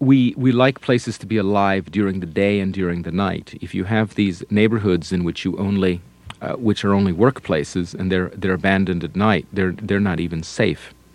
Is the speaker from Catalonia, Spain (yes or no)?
yes; Barcelona, Catalonia, Spain; English is a second language; I grew up in Barcelona in Spain, which is larger than a town, but it is a traditional city.